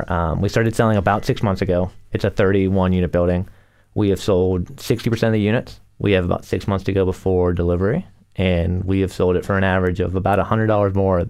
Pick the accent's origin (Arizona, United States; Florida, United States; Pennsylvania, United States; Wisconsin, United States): Pennsylvania, United States; Pittsburgh; now in Washington, D.C., United States; I grew up in Pittsburgh.